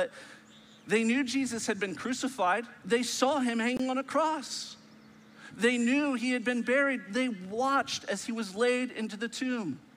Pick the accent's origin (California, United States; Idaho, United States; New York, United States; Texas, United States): California, United States; Los Angeles; I am from Los Angeles, the city of angels